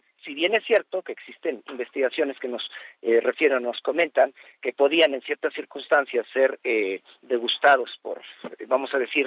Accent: Mexico; se arraiga dentro de los platillos endémicos de nosotros como mexicanos, como nuestra cultura.

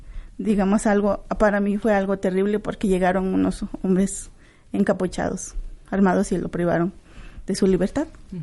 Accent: Zitlala, Guerrero, Mexico; Vengo de una comunidad indígena rural de Ciclala, en el estado de Guerrero.

